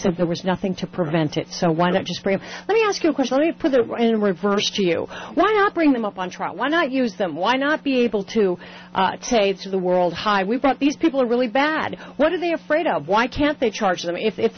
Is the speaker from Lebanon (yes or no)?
no; Puerto Rico; because I grew up in Puerto Rico and it is pronounced Guantanamo in Spanish.